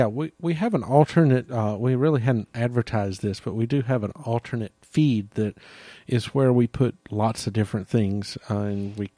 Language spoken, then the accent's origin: English; the South, United States; Yeah, I will say, even for me, growing up in the South, that would be a little bit of a bad thing there.